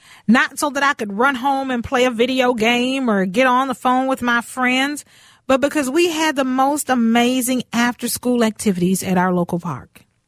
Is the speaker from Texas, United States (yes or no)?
yes; Houston, Texas, United States; I grew up in Houston's Fifth Ward. The neighborhood is amazing, but there are some pockets that are not so amazing.